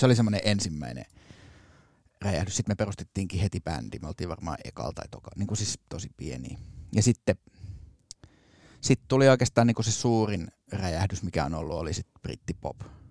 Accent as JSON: {"language": "Finnish", "town": "Korso", "region": "Uusimaa", "country": "Finland", "tie": "born or raised there", "said": "mä kävin Korsossa, mistä mä oon kotoisin, just ala- ja yläasteen"}